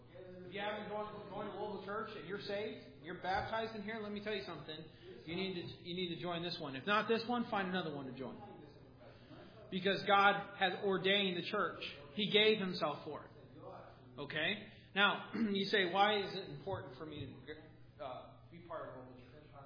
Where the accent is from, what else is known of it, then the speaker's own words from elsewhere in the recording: Pax, Illinois, United States; grew up in a little town called Pax, Illinois.